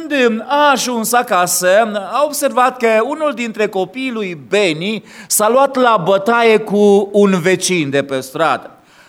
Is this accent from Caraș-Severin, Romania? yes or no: yes; Caransebeș, Caraș-Severin, Romania; În Banat, de unde vin eu, de loc sunt din Banat, din zona Caransebeșului, porțile sunt foarte înalte, așa, nu vezi afară.